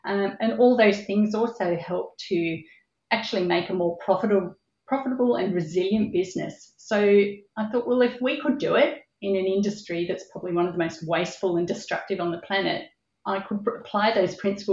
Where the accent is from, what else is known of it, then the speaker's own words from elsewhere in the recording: Melbourne, Victoria, Australia; also born or lived in New South Wales; I grew up in Melbourne, well, actually between Melbourne and country New South Wales